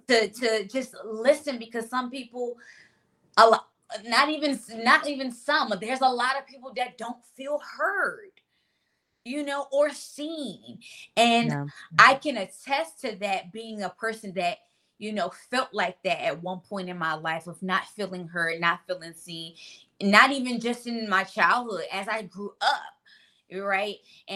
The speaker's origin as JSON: {"language": "English", "region": "Maryland", "country": "United States", "moved": "yes", "said": "I'm originally from Maryland, so the East Coast"}